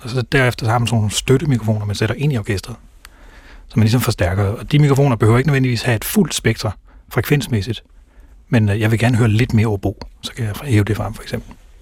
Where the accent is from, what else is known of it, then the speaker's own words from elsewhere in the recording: Haderslev, Region of Southern Denmark, Denmark; på et lokalt spillested i Haderslev, hvor jeg kommer fra.